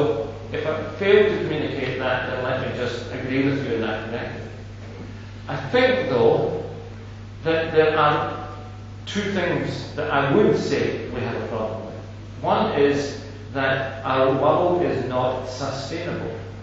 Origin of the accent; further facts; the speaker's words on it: Scotland, United Kingdom; Now, we're Scottish lunacy, you know